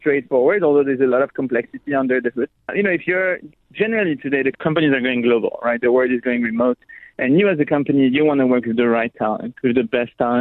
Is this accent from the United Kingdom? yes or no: no; Paris, Île-de-France, France; also born or lived in Israel / United States; I'm originally from Paris. I grew up in Paris, eventually moved to Israel to do my BA. I moved to the U.S. to do my master's.